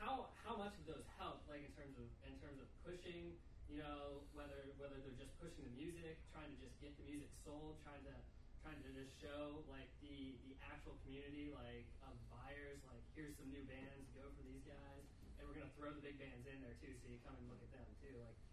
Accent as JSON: {"language": "English", "region": "Pennsylvania", "country": "United States", "tie": "born or raised there", "said": "Like I grew up in Northwest Pennsylvania, always going to like the Creation Festival, the Alive Festival."}